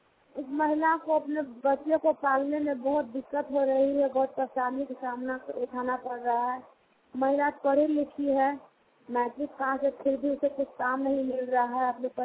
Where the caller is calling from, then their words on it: Ranchi, Jharkhand, India; मेरी गांव से रांची झारखंड से बोल रही हूँ।